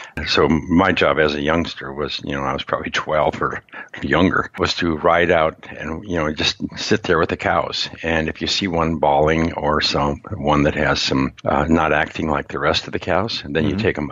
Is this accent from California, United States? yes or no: no; Montana, United States; I grew up in Montana.